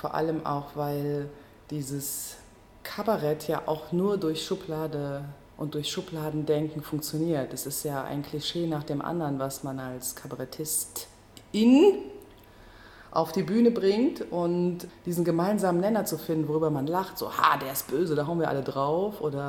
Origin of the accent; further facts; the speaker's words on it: Eifel, Germany; Ich bin aus der Eifel, was mich bestimmt auch sehr geprägt hat. Habe eine Weile Abstand zu der Eifel gesucht und jetzt habe ich auch wieder eine sehr große Nähe.